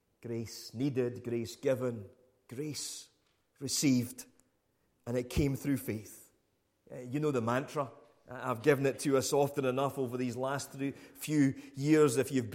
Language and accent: English; Crieff, Scotland, United Kingdom; I grew up back home in Crieff, always being known as